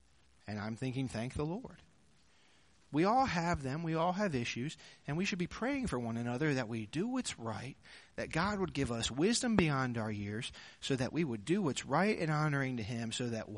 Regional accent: Pennsylvania, United States; I grew up in Pennsylvania, and my dad was a pastor of a church that was about 30 people.

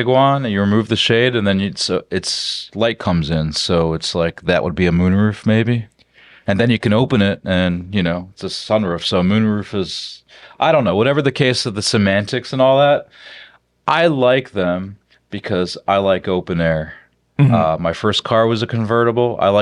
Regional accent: Rust Belt, United States; So that being said, I'm from the Rust Belt and I do like having sun.

